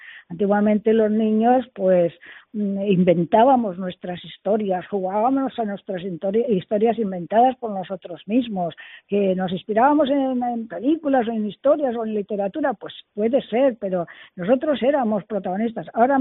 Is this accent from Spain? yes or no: yes; Spain; nuestros genes como españoles